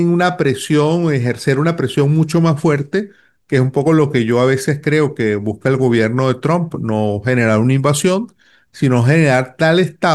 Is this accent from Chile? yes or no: no; Venezuela; Como venezolano, pues quisiese que hubiese una resolución pacífica de esta situación